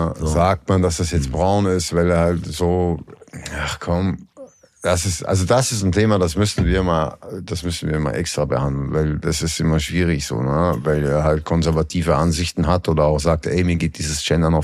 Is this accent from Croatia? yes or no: no; Austria; bei uns in Österreich